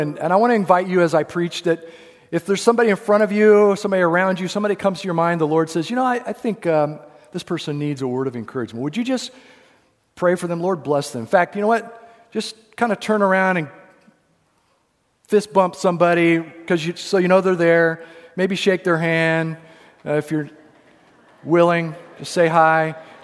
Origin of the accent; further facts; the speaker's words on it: Kansas, United States; also born or lived in Missouri; You know, hey, I was born in Missouri, raised in Kansas. This is culture for me.